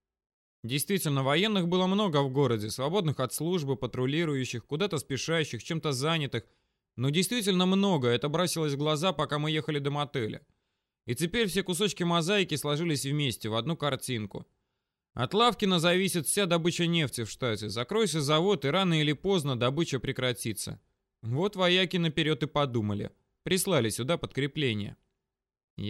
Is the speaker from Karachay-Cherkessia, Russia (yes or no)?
no; Moscow, Russia; Это я из Москвы, с ней все понятно